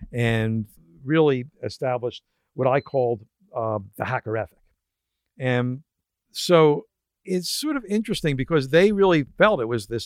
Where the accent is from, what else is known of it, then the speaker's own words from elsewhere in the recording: Philadelphia, Pennsylvania, United States; Then I went back to my hometown of Philadelphia and figured, well, I might as well try to be a writer